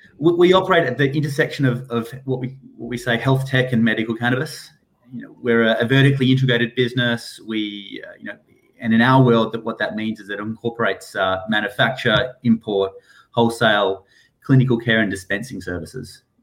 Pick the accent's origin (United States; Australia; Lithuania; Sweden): Australia; Perth, Western Australia; moved away as an adult; now in United Kingdom; as we've established already. I'm from Perth in Western Australia.